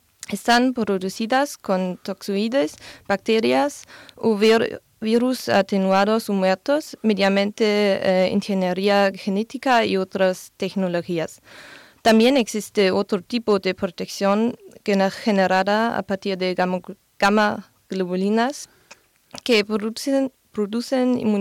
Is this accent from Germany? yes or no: yes; Germany; Spanish is a second language; now in San Juan, Spain; soy de Alemania. Estudié medicina el quinto año también y ahora estudio en San Juan por un semestre con el programa de Erasmus también.